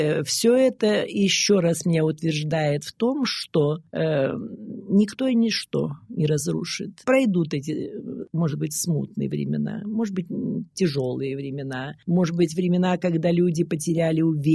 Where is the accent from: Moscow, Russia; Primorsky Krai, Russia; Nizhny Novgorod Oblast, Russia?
Primorsky Krai, Russia; born there; Я русская, родилась в Приморском крае, в русской, в семье русских